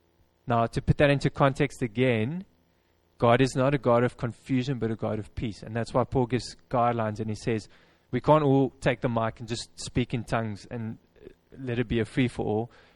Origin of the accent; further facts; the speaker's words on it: Wellington, Western Cape, South Africa; And I visited this church in Wellington, which is my hometown in South Africa.